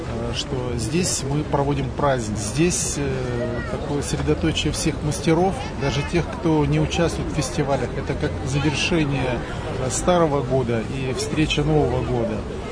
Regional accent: Sergiyev Posad, Moscow Oblast, Russia; Я из Сергиева Посада.

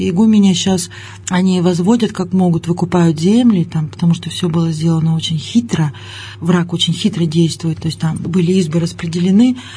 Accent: Yekaterinburg, Sverdlovsk Oblast, Russia; И она когда меня спросила, откуда будешь, я говорю, из Екатеринбурга.

